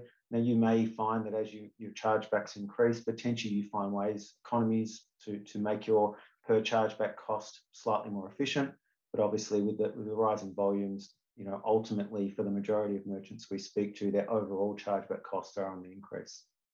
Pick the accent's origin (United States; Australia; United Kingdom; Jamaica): Australia; Melbourne, Victoria; certainly in my hometown of Melbourne, have driven a lot more people online.